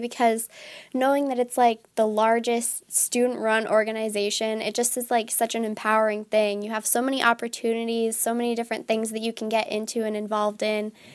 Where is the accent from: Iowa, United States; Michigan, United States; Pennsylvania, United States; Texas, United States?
Iowa, United States; Corning; I'm from Corning, Iowa